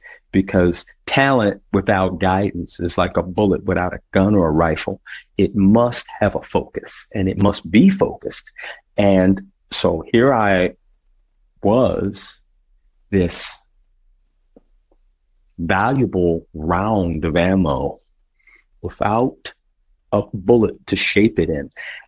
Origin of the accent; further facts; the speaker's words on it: Harrisburg, Pennsylvania, United States; also born or lived in London; I was born in London, and my early years, there's some moving around between Harrisburg and Baltimore and New York and all these kinds of things. So I finally settled back into Harrisburg and then came back into Philly